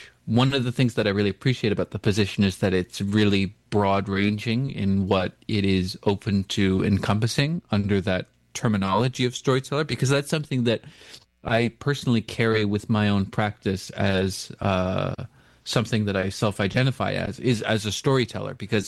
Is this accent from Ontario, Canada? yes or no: no; British Columbia, Canada; I'm from the Nishka First Nation on both sides of my family. We trace our geographical roots back to Northwest BC in the Ness Valley.